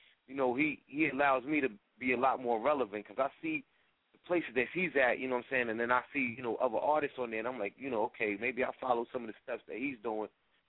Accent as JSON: {"language": "English", "town": "New York City", "region": "New York", "country": "United States", "said": "I'm from East New York, that's where he's from."}